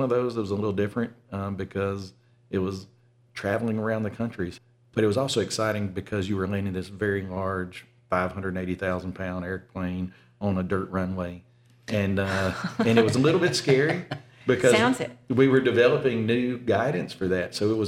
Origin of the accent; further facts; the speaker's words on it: Vicksburg, Mississippi, United States; Well, my background, I'm from Vicksburg.